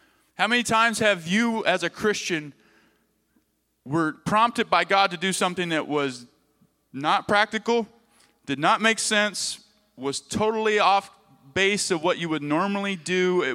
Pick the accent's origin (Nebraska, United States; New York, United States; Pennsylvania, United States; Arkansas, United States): Arkansas, United States; moved away; I had intentions on leaving Minnesota and going back to my home state of Arkansas.